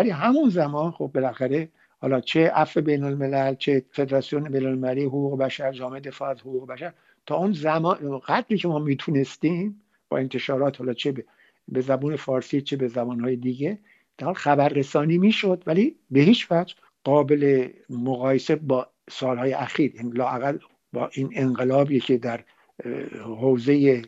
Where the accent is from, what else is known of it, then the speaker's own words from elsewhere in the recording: Iran; moved away; یعنی ما بعد از اینکه از ایران اومدیم به خارج از ایران